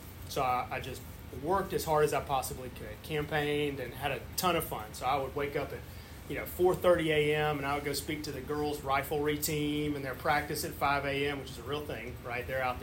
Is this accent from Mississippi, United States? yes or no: yes; Sandersville, Mississippi, United States; I grew up right outside Laurel, Mississippi in a little bitty, smaller town called Sandersville, a town of about 700 people.